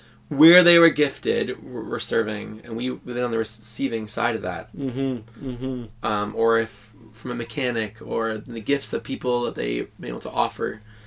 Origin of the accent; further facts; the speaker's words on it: Orillia, Ontario, Canada; where we grew up in Orillia, there was a good traction of hunting